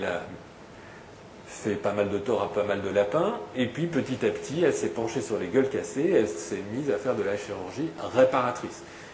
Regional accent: Paris, Île-de-France, France; je suis parisien d'origine, je peux le dire

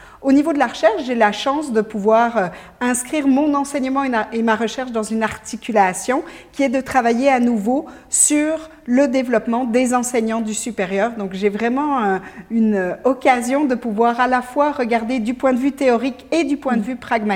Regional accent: Belgium; moved away as an adult; now in Canada; en plus moi je suis belge d'origine, donc j'ai tout un parcours de formation en Belgique. Je suis arrivée au Québec, ça fait presque 16 ans maintenant que j'y suis.

